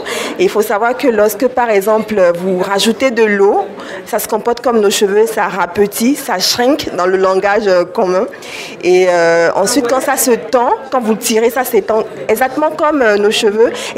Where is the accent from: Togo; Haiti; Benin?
Benin; du coup. J'ai 26 ans, je suis originaire du Bénin.